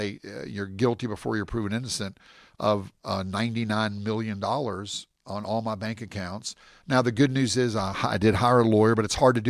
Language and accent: English; United States; now in Medellin, Colombia; So I love America. I'm from America.